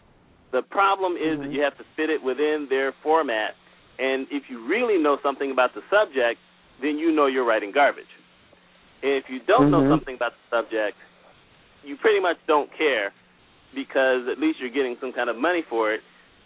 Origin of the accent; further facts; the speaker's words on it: United States; I highlighted myself as an American writer, lived in New York